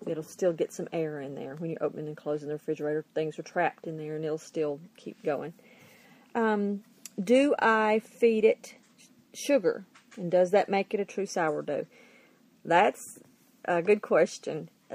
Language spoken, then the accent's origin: English; the South, United States; now in Northern Idaho, United States; You know, we're from the South and we're transplanting to Northern Idaho. So down there, it was 105, 115 in the summer, and I didn't want to turn the oven on to make bread.